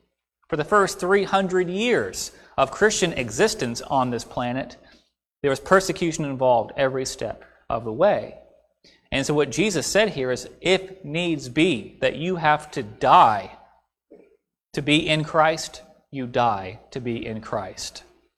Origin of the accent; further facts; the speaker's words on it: Gloucester, Virginia, United States; I heard a sermon by the brother of my hometown preacher back in Gloucester, Virginia.